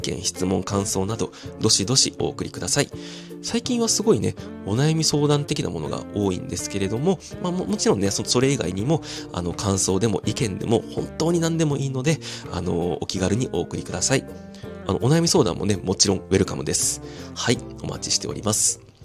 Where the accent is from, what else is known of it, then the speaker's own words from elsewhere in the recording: Kobe, Hyogo, Japan; also born or lived in Christchurch, New Zealand / Houston, United States; now in Tokyo, Japan; 私が現在住んでいる東京都、私の出身地である兵庫県神戸市、私のもう一つのふるさとであるニュージーランドクライストチャーチ、そして私が2年間仕事で駐在していたアメリカテキサス州ヒューストン